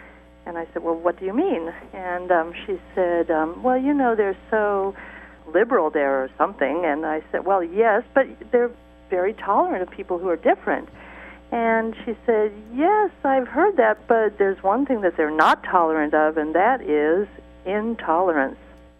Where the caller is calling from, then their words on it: Berkeley, California, United States; I'm calling from Berkeley.